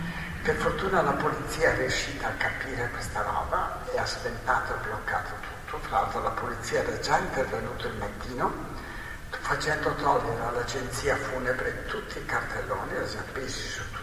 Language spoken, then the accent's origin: Italian; Trentino-Alto Adige, Italy; now in Naples, Italy; io vengo dalla Val di Non, la Melinda, l'ultimo paese che parla italiano, fra l'altro, quindi quasi sul tirolese, e ho scelto invece di vivere a Napoli, in uno dei rioni degradati